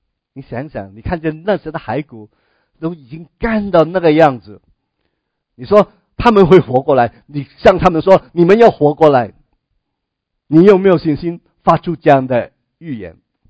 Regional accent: China; 我们中国人很多，去到哪里我们都有自己的一大群的人。

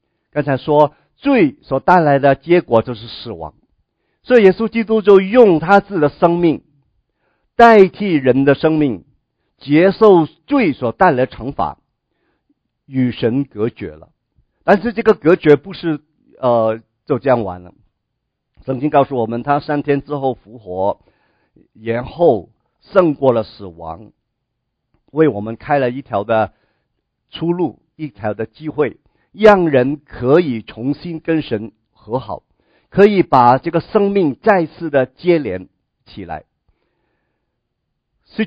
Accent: China; 所以我们中国人有一句话，无法无天啊，讲的不太标准啊

